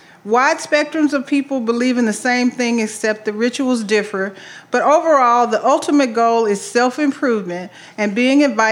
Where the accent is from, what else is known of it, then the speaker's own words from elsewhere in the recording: El Dorado, Arkansas, United States; Just over a decade earlier, I was born in El Dorado, Arkansas, on a perfectly calm and sunny spring day. I grew up in a neighborhood called Morningstar.